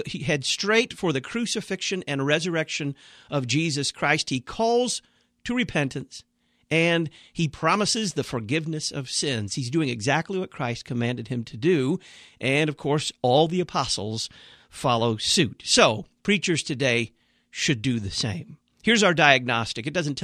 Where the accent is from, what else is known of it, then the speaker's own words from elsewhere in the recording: Dallas, Texas, United States; A sermon preached by Pastor … at Our Redeemer Lutheran Church in Dallas, Texas, my hometown.